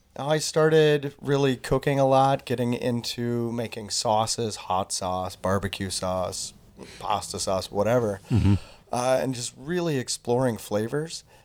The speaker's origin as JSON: {"language": "English", "region": "West Coast", "country": "United States", "said": "I'm originally from the West Coast"}